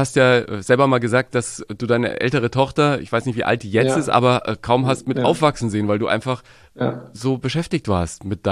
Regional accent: Nuremberg, Bavaria, Germany; Ich als Nürnberger habe da echt

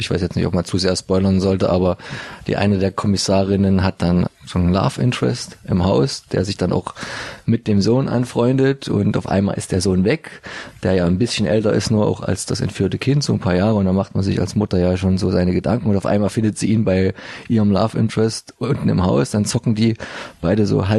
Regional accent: Dresden, Saxony, Germany; wo wir uns als Dresdner immer so köstlich aufregen, bis amüsieren konnten

